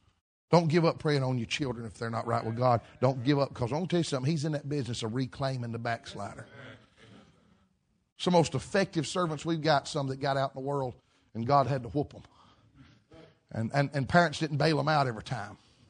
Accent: the South, United States; When I was growing up in the South, we went barefooted.

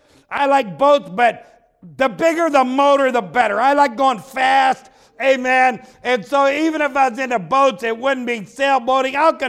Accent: Ohio, United States; I'm from Ohio, okay? We don't have a coastline except up in Lake Erie

